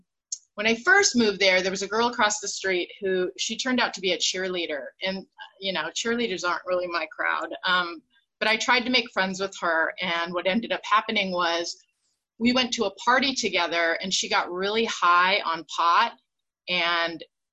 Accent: California, United States; I grew up in the San Fernando Valley. I'm a Valley girl. And we moved around a lot when I was a kid.

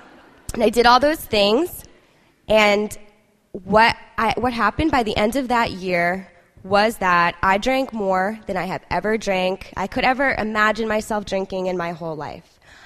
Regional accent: Rhode Island, United States; We come back home. I grew up in Rhode Island.

